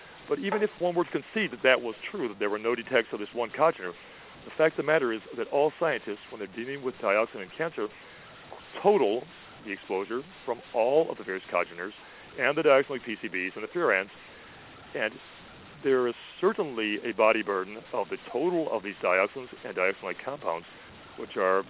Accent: Lisbon, New York, United States; the one that came from my hometown, the town of Lisbon. Lisbon, New York

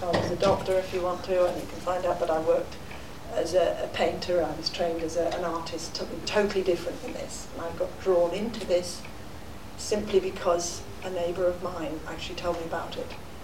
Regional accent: Wales, United Kingdom; born there; Certainly, I was born in Wales.

